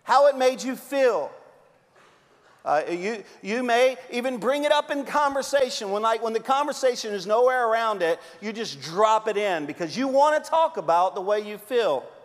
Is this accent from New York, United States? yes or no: no; Louisiana, United States; I'm a Cajun. We will show up at your house with the mafia and knock you out.